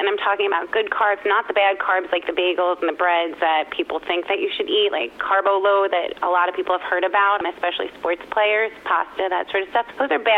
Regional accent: Manhattan, New York, United States; also born or lived in Croton; now in Montrose, United States; I'm actually originally from Manhattan and then Croton and now Montrose with my husband.

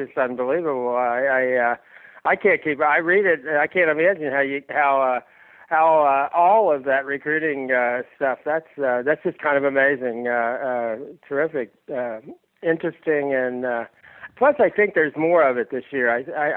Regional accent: Kentucky, United States; I grew up in Kentucky, I really, really liked the fans in Knoxville

